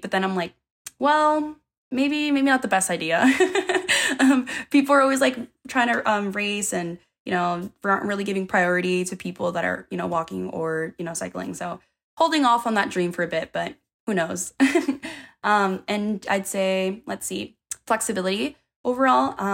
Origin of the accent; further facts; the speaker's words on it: Florida, United States; also born or lived in Germany; So for me, you know, I grew up in Florida my whole life, so I never got to experience the seasons, and I truly got to get that when I was in Germany.